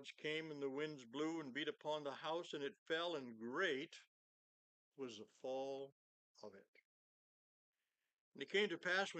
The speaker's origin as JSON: {"language": "English", "town": "Oxford", "region": "Maine", "country": "United States", "tie": "born or raised there", "said": "As a child growing up in Oxford, Maine, and having grandparents in Otisfield on a farm, at about the age of 8, I was searching for God."}